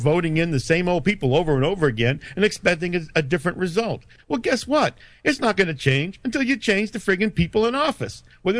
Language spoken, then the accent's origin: English; New Hampshire, United States; I don't know if it's because I was raised in New Hampshire, but I don't have a belief in parties.